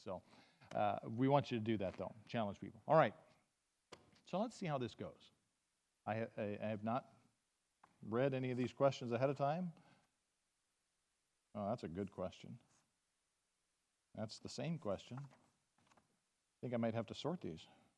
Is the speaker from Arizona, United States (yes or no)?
yes; Yuma, Arizona, United States; I grew up in southern Arizona. I grew up in Yuma.